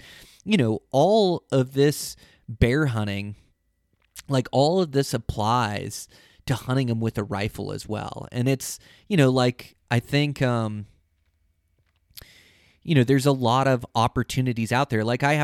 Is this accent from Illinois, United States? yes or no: no; Montana, United States; In my home state of Montana, I love traveling to Idaho.